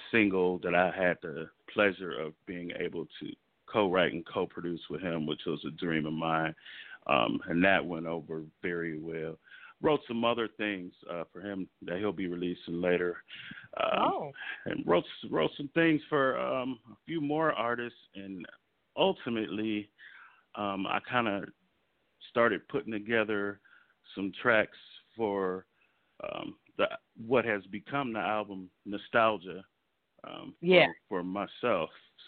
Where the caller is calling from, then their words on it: Los Angeles, California, United States; I am calling from sunny Los Angeles, California.